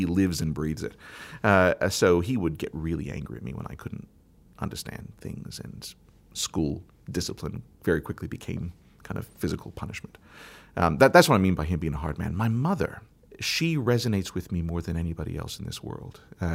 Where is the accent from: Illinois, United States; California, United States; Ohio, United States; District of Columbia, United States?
Ohio, United States; Cincinnati; also born or lived in New England / New Orleans / Solomon Islands; Yeah. Well, I was born in Cincinnati, which is really k